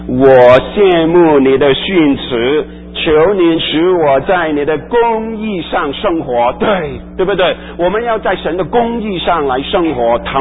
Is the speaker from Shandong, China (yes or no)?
no; Guangdong, China; 我们就好像这个我们广东人啊，不是我们广东人不是有个通圣吗？